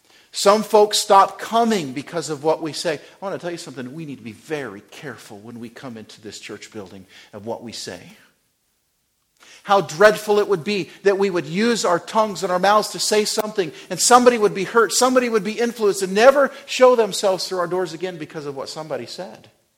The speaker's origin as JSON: {"language": "English", "region": "Wyoming", "country": "United States", "tie": "born or raised there", "said": "Growing up in Wyoming, we had rattlesnakes around."}